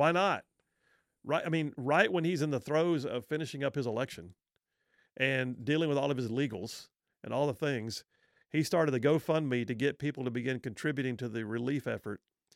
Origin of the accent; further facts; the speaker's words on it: United States; And I'm an American citizen and I'm a taxpayer.